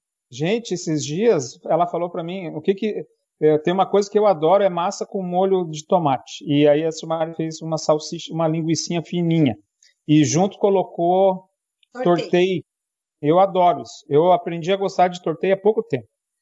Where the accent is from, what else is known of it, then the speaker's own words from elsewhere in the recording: Ponta Grossa, Paraná, Brazil; Eu também sou de Ponta Grossa. Minha terra natal.